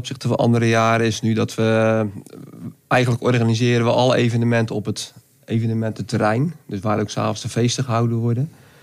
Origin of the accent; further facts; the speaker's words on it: Dordrecht, South Holland, Netherlands; Nou, ik kom uit Dordrecht.